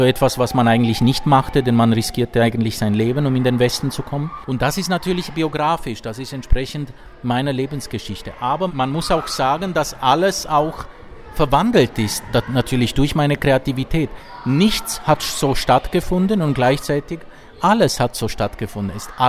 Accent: Romania; German is a second language; now in Switzerland; Es gab in den 70ern, als ich eben meine Kindheit hatte in Rumänien, es gab noch Bücher.

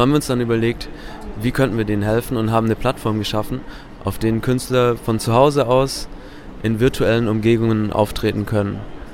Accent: Hamburg, Germany; Ich bin aus Hamburg und habe Musikmanagement dort studiert an der Macromedia University.

